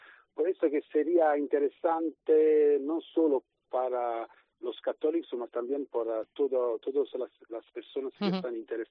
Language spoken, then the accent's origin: Spanish; Italy; Spanish is a second language; porque yo soy italiano